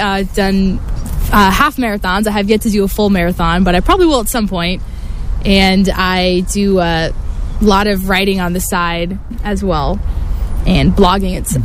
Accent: Chico, California, United States; My dad's been here his whole life, and as have I. So born and raised, went to Core Butte Charter School, took classes out at Butte College and at Chico State

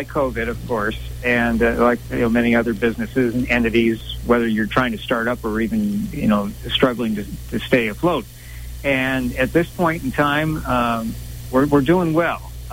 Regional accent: Magalia, California, United States; I grew up in Magalia. I went to school in Paradise, was a graduate in 1986. Lived here again for a few more years after college.

